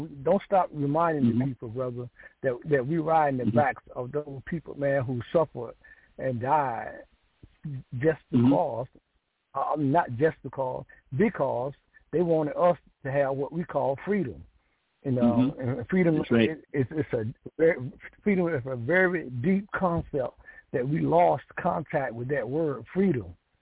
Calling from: Danville, Virginia, United States; I'm from the Danville, Virginia area.

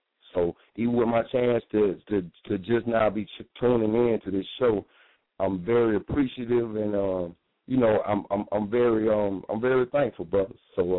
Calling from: South Carolina, United States; And I'm calling from South Carolina, and that shit is basically very, very suppressed.

